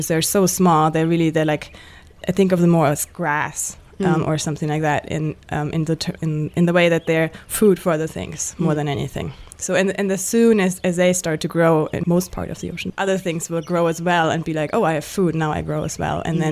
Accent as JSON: {"language": "English", "country": "Germany", "tie": "born or raised there", "said": "So I grew up in Germany."}